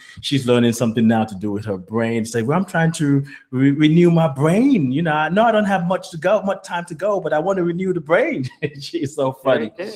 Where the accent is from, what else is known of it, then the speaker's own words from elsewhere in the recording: Nigeria; growing up in Nigeria, it's hard to call somebody who's 80-year-old your friend